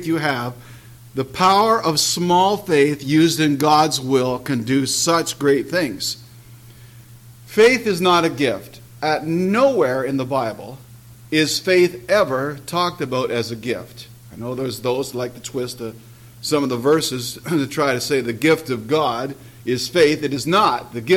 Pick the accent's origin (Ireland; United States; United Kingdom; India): United Kingdom; Scotland; And being the Scot that I am, I carefully opened each of them.